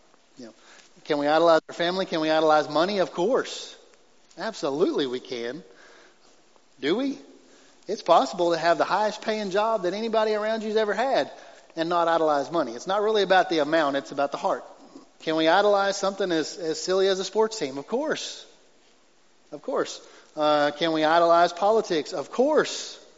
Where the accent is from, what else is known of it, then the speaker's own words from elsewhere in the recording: United States; And yet, because I'm an American man, I'm supposed to race home from worshiping God